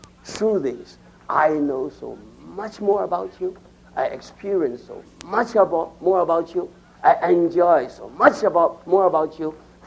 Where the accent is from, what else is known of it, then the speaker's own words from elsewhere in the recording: Taiwan; English is a second language; now in United States; Once I came from Taiwan to United States. This is 20, 30 years ago. I was still young.